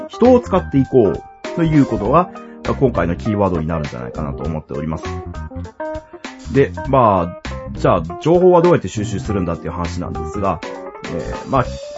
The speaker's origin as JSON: {"language": "Japanese", "region": "Kyushu", "country": "Japan", "tie": "born or raised there", "said": "生粋の九州男児である私"}